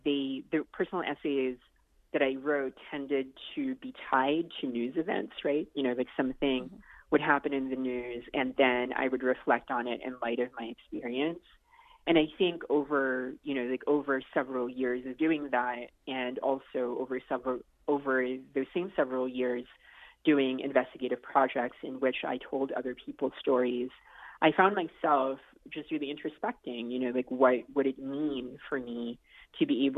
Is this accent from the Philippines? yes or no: yes; Philippines; as a Filipino person, we're used to dealing with a lot of adversity.